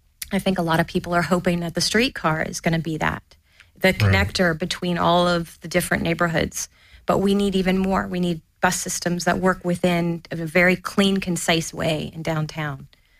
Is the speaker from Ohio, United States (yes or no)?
no; Louisville, Kentucky, United States; now in Los Angeles, United States; And, you know, I come from Louisville, Kentucky, where you get in your car for 20 minutes to get anywhere. It's very spread out.